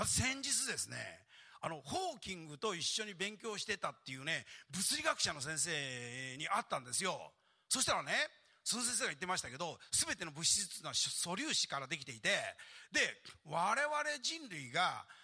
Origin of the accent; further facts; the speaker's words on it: Aichi, Japan; 私愛知県なんですけど